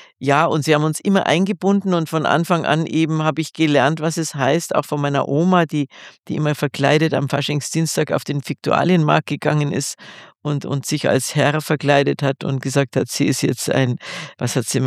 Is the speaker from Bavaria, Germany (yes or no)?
yes; Riederau, Bavaria, Germany; in Riederau auch, wo ich aufgewachsen bin